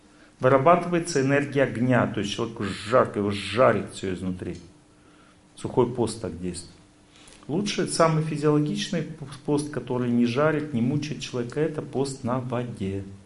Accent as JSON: {"language": "Russian", "town": "Chelyabinsk", "region": "Chelyabinsk Oblast", "country": "Russia", "said": "Но я из Челябинска."}